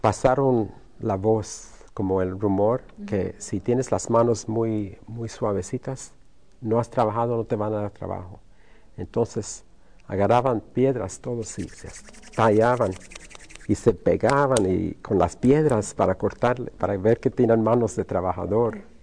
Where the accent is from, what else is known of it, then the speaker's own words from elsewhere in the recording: Santa Clara, California, United States; Pasamos un verano en Texas, en El Paso, con mis tíos. Y crecimos aquí en Santa Clara, cuando era un pueblito de 20 mil personas.